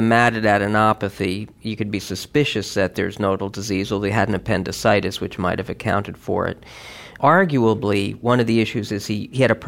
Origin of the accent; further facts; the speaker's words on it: New Jersey, United States; Yeah, I'm from New Jersey, so I know how tough those people are.